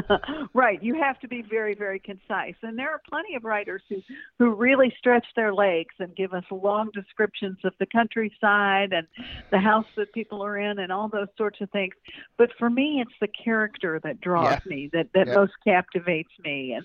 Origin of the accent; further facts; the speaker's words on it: Louisville, Kentucky, United States; wrote and published detective fiction that was set in my hometown of Louisville.